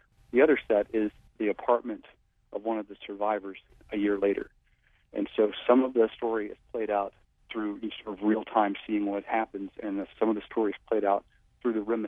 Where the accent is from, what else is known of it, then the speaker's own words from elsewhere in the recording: Natchitoches, Louisiana, United States; I'm from Natchitoches, Louisiana. I grew up pretty tuned into the gay scene in Louisiana. I came out myself, was in Louisiana, and spent a lot of time in New Orleans